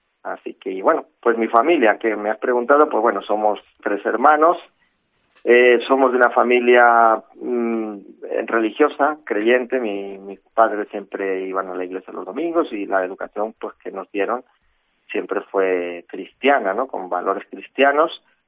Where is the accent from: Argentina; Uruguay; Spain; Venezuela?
Spain; Santa María la Real de Nieva, Castile and León; also born or lived in Segovia; natural, bueno, pues nací en Segovia, como nacíamos los de mi tiempo, pero bueno, criado en Santa María, ¿no? Santa María la Real de Nieva, ahí estuve hasta los 11 años, con mis padres y hermanos